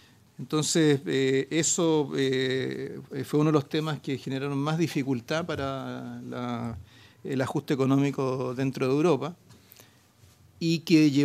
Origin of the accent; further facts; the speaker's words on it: Chile; Nosotros somos el país, en términos relativos, más integrado con China.